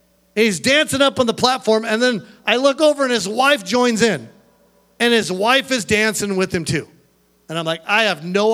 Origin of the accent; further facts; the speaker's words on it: Seattle, Washington, United States; now in Montana, United States; I grew up in Seattle, but I live in Montana right now.